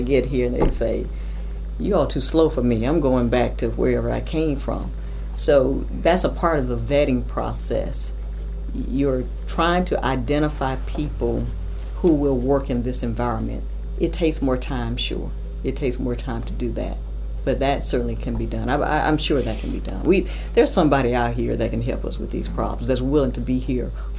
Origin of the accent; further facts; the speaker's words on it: Jackson, United States; I grew up in Jackson. I know a lot of people.